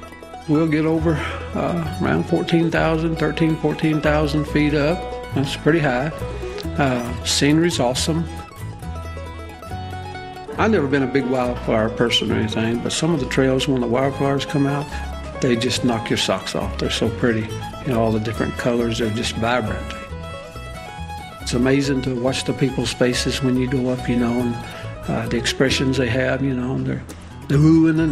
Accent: Nashville, Tennessee, United States; accent: drawl; I'll tell them, I'm from Nashville, Tennessee. And they'll say, well, we could tell you weren't from here because you kind of got a drawl, they'll tell me.

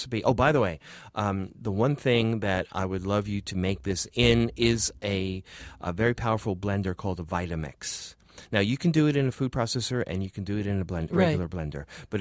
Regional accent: United States; being an American, I figured, oh, they're drinking smoothies in Sevilla.

